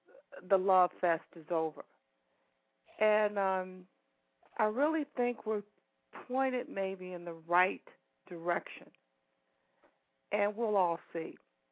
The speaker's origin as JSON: {"language": "English", "town": "Chicago", "region": "Illinois", "country": "United States", "said": "Yeah, I'm from Chicago."}